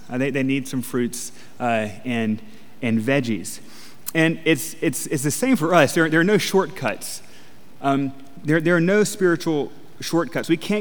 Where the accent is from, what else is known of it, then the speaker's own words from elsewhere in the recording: Alabama, United States; you know, I'm from Alabama, and we call it lettuce.